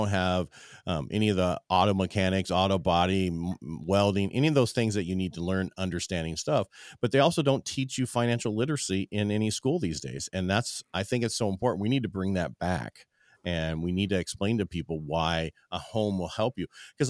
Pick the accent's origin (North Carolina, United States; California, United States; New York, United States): California, United States; also born or lived in Colorado; I'm originally from the Central Valley of California, which before that I was in Colorado.